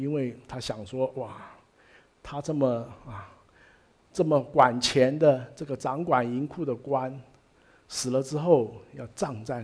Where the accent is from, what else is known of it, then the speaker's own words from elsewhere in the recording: China; 你知道我们中国人看美国人竞选觉得不合理